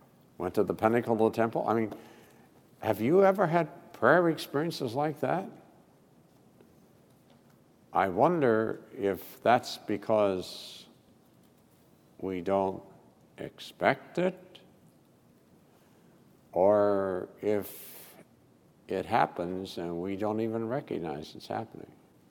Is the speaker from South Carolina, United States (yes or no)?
no; West Virginia, United States; now you understand I'm from West Virginia, so I got to keep things pretty simple for me to get it.